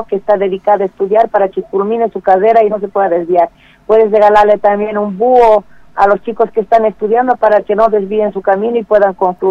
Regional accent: Bolivia; Creo que es un principio como bolivianos para mostrarlo acá dentro de la provincia.

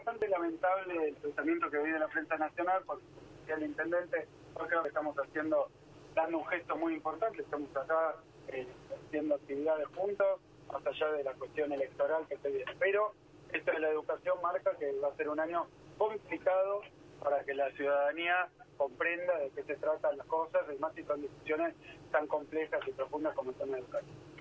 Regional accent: Buenos Aires Province, Argentina; creo que somos todos los bonaerenses

